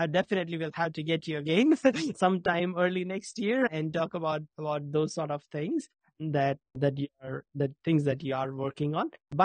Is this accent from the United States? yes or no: no; India; I grew up in India where loneliness is not a thing.